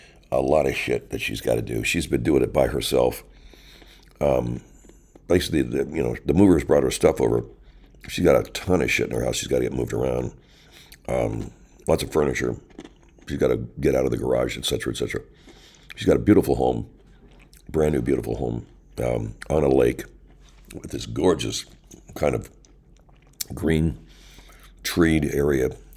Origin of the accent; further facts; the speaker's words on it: Arcadia, California, United States; One place, though, that I hadn't been back to that frequently is my hometown of Arcadia.